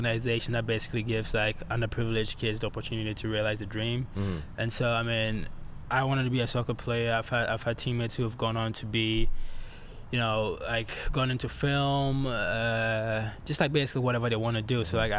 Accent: Ghana; So I'm from Ghana, West Africa.

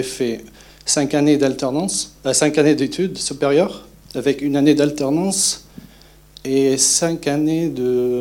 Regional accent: Syria; French is a second language; moved away as an adult; now in France; je viens de la Syrie, j'ai 28 ans. Je suis arrivé en France en 2016, en juin 2016.

